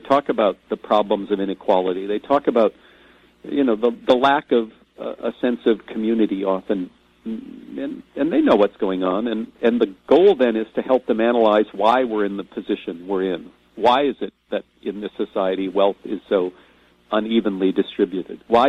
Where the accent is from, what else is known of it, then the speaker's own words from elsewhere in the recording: United States; I'll use my home country, which I think is appropriate